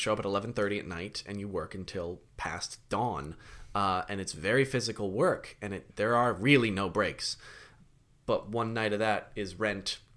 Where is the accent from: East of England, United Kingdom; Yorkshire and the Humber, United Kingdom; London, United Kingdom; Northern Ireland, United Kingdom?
London, United Kingdom; I've been to London. I grew up in London.